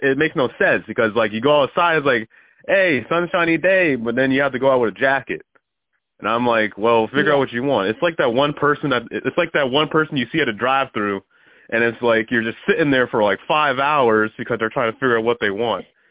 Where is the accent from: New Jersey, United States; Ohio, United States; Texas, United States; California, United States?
New Jersey, United States; Union; also born or lived in Bethlehem, Pennsylvania; now in Pittsburgh, United States; So originally I'm from New Jersey, Union, New Jersey. That's where I was born. And then we moved up here to Pennsylvania where my father, when he was still around, he had a job opportunity up here. So we moved up here to Bethlehem, PA.